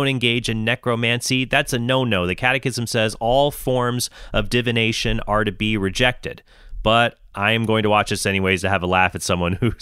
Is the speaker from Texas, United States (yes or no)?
no; Encinitas, California, United States; also born or lived in San Diego; Now, I grew up, actually, I was born in San Diego, but I grew up in Encinitas, which is a town about a 25 minutes, a half hour north of San Diego. Beautiful, sleepy seaside town.